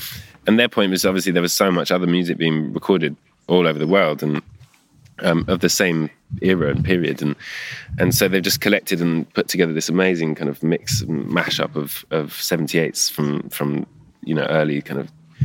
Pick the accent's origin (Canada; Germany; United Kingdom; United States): United Kingdom; England; I think it's just the fact that I'm English and grew up here